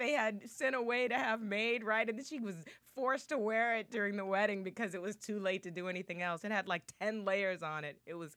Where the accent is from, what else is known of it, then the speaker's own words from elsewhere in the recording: Virginia, United States; I'm a Southern Belle. I'm from Virginia.